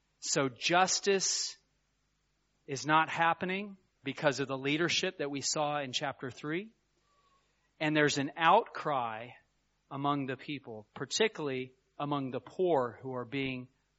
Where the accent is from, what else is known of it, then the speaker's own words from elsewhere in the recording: Kansas, United States; I saw this happen. I'm from Kansas.